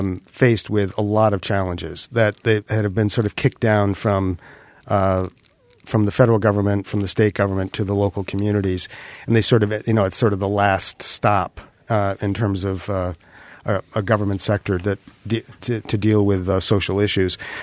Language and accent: English; Vermont, United States; you know, I grew up in Vermont. I've lived here my entire life. I feel that Vermonters actually want things to work.